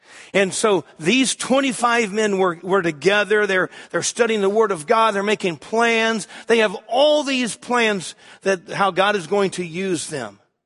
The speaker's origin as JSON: {"language": "English", "town": "St. Louis", "region": "Missouri", "country": "United States", "tie": "born or raised there", "said": "We knew it was a little city that was west of St. Louis County, and I grew up in St. Louis, but I hadn't been there for years because I'd been pastoring."}